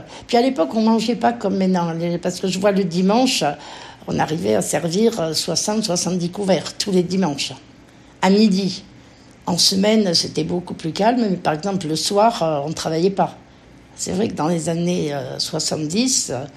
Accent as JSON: {"language": "French", "town": "Grasse", "region": "Provence-Alpes-Côte d'Azur", "country": "France", "tie": "born or raised there", "said": "Alors, je suis née à Grasse, j'ai fait mon école primaire à Cédron, puis mon secondaire à Grasse"}